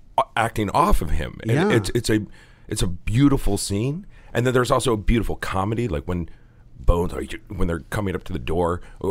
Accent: Connecticut, United States; When I was a young boy growing up in Connecticut, my grandfather used to take me to a place called Child World

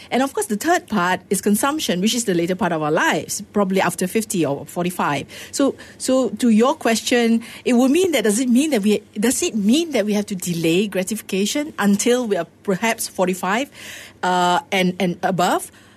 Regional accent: Penang, Malaysia; Yes, and I'm from Penang too, you know. and Penang nights are known to be very frugal.

